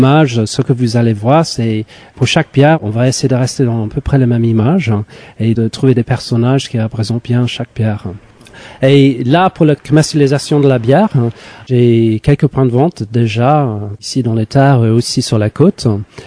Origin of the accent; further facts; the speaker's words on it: England, United Kingdom; French is a second language; Comme je suis anglais, je parle, je crois, trois mots de basque. Et je voulais pas présenter un produit qui était basque, parce que je suis pas basque.